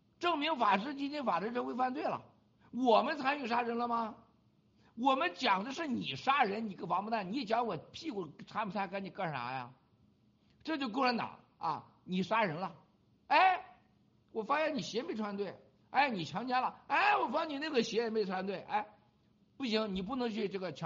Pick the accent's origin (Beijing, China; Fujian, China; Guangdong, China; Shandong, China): Shandong, China; 用我们山东老家说